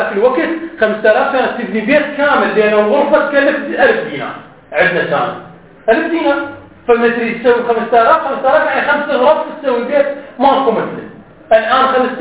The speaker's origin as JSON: {"language": "Arabic", "country": "Iraq", "moved": "yes", "said": "مثل ما صارت عندنا بالعراق احنا قبل 15 سنة لما جينا"}